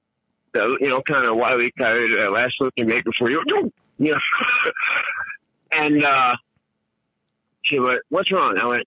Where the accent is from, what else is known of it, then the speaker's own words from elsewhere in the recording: Jamaica; Here's a lot of background. I'm Jamaican.